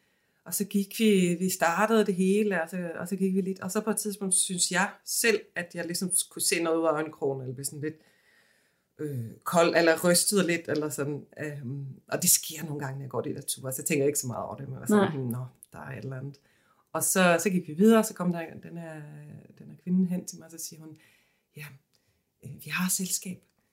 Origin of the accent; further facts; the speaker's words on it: Sweden; jeg kommer fra Sverige